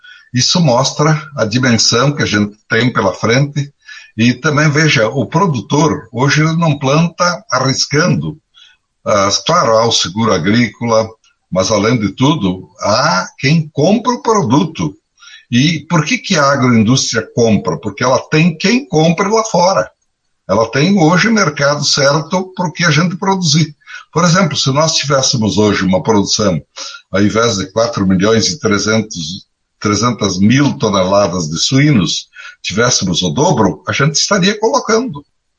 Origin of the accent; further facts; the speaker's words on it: Rio Grande do Sul, Brazil; E também como gaúcho